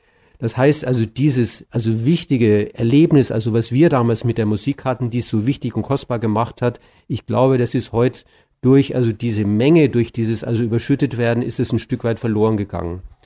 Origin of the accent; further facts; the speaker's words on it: Munich, Bavaria, Germany; Es gab also bei uns in München ein vollkommen verrauschtes Radio Prag, wo man irgendwie hinter diesem Geräuschteppich, also diesem propellerartigen Scheppern, da irgendwie … oder sonst also was durchkam.